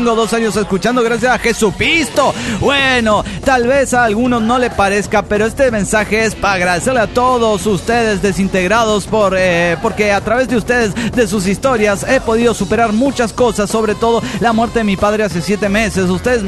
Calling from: Tórnola, Jalisco, Mexico; de Tórnola, Jalisco, México.

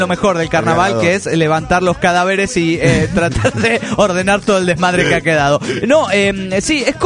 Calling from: Caracas, Capital District, Venezuela; de Caracas, Venezuela.

